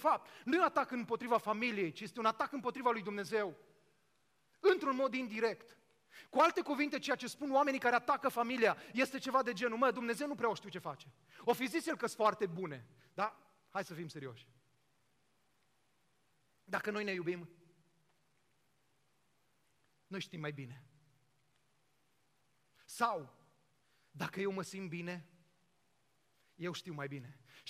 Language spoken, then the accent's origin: Romanian; Romania; o lege ciudată pentru mine ca român.